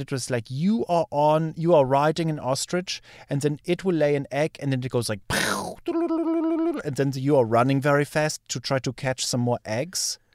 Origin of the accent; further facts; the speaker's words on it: United States; I'm an American, but like we did not like him.